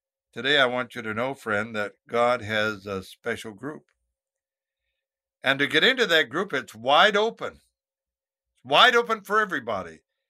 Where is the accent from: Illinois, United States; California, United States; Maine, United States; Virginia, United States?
Maine, United States; On this Sunday, I will be in my home state of Maine.